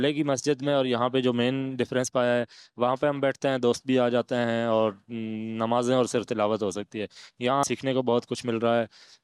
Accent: Karachi, Sindh, Pakistan; اور میں کراچی نظم آباد سے تعلق رکھتا ہوں

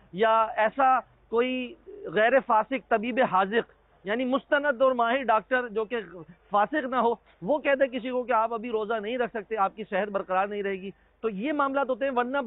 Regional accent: Hyderabad, Sindh, Pakistan; پیدائش بھی یہیں کی ہے, تو کچھ تو یادیں حیدرآباد سے وابستہ ہیں

